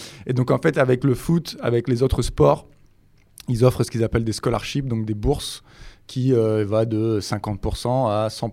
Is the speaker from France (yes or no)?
yes; Hauts-de-France, France; Je viens du nord de la France, dans un petit village à côté de Lille, là où j'ai commencé à jouer au foot.